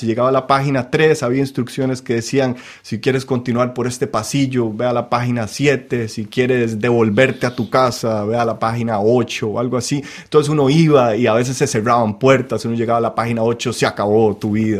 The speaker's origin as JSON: {"language": "Spanish", "country": "Costa Rica", "also_born_or_lived": "United States", "moved": "as an adult", "said": "Cuando yo salí de Costa Rica, fui a estudiar la universidad en Estados Unidos porque tengo doble ciudadanía por medio de mi padre"}